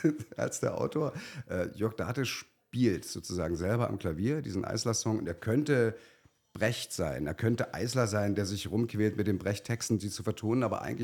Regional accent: East Germany, Germany; ich bin ja auch im Osten aufgewachsen

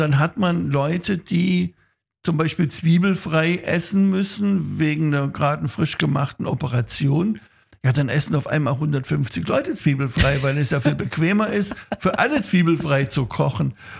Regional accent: Baden-Württemberg, Germany; Und ich bin Schwabe.

